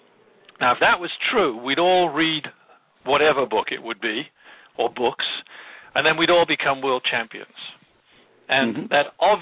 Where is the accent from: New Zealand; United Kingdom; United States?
United Kingdom; Wales; I'm a born somewhere between a skeptic and a cynic, being Welsh.